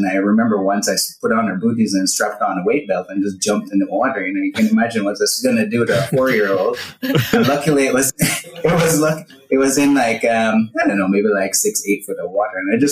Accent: Port Antonio, Portland Parish, Jamaica; And same for me as well. We're both from the same little town in Port Antonio, Jamaica.

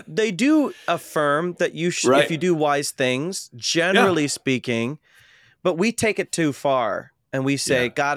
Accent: Ohio, United States; I mentioned I grew up in Ohio, and I went to a pretty affluent church

